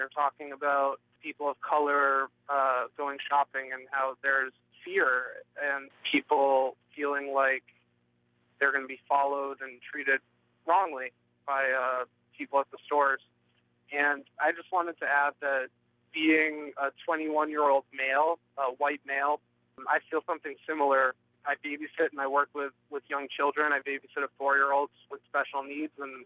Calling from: Springfield, Massachusetts, United States; I'm from Springfield, Massachusetts.

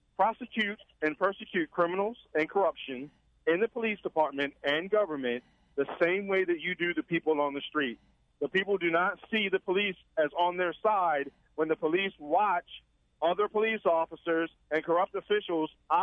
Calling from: Baltimore, Maryland, United States; I'm calling from Baltimore.

